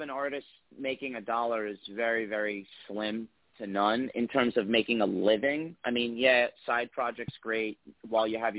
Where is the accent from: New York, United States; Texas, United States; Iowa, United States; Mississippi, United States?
New York, United States; New York City; I am from New York City. I'm a third-generation painter.